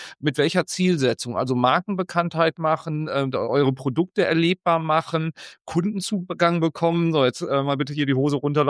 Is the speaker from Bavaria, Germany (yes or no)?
no; North Rhine-Westphalia, Germany; ich komme ja aus dem Sauerland